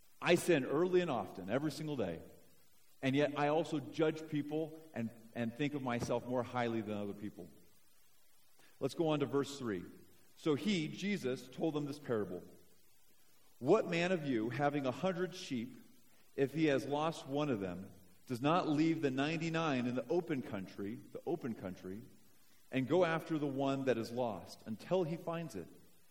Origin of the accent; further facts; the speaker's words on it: Seattle, Washington, United States; My wife, Hillary, and I, we're both from Seattle, and I grew up as a Christian.